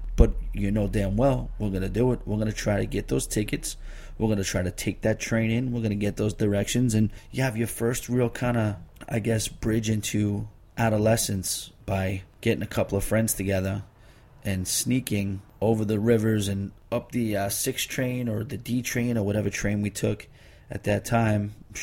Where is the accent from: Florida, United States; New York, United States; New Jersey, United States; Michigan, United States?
New York, United States; I grew up in Long Island, so it's a good 35, 40-minute train ride for me to get to the South Bronx.